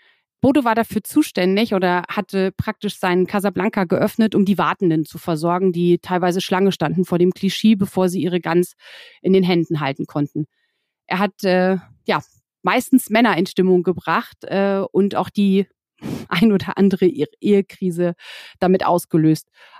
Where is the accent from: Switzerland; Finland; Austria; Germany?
Germany; Lusatia; Mein Mann kommt aus dem Havelland, ich komme aus der Lausitz.